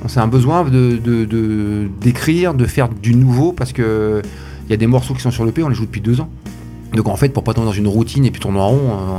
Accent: Hauts-de-France, France; On est tous originaires de l'Aisne

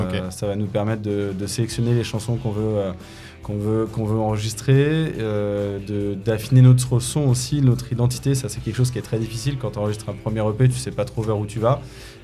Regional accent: Meaux, Île-de-France, France; On vient de Meaux, et le bruit de Meaux, tu le connais, j'imagine.

